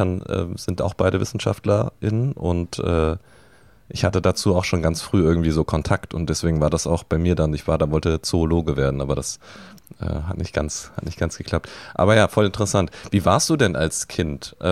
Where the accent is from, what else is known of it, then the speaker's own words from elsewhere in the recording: Dortmund, North Rhine-Westphalia, Germany; Wir haben auch da noch in Dortmund gewohnt, ich bin auch in Dortmund geboren.